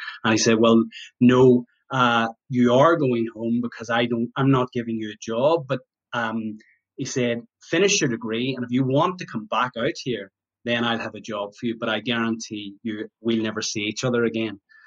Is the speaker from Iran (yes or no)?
no; Portadown, Northern Ireland, United Kingdom; growing up in Northern Ireland, you know, during the 80s, quite a challenging time. We lived, you know, in Portadown.